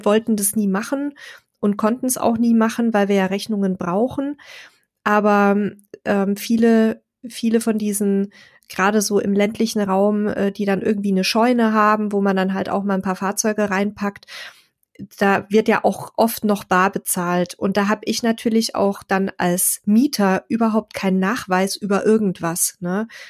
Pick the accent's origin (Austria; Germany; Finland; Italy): Germany; Donauwörth, Bavaria; was mir in meiner Heimatstadt Donauwörth für einen Stellplatz angeboten wurde